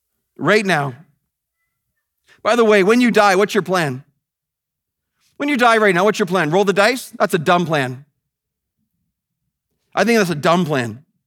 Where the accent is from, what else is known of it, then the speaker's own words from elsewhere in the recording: Canada; I'm Canadian, I'm thankful for Canada